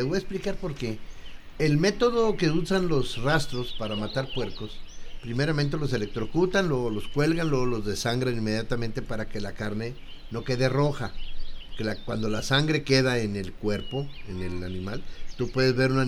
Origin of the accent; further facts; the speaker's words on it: Sonora, Mexico; que le llamamos allá en mi tierra, en Sonora, pues allá